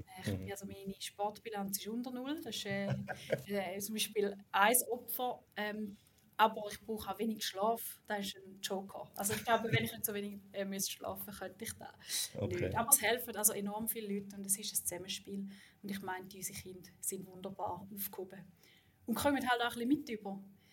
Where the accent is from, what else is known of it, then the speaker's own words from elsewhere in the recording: Thurgau, Switzerland; ich bin im Thurgau aufgewachsen, total auf dem Land. Bis Bauernkind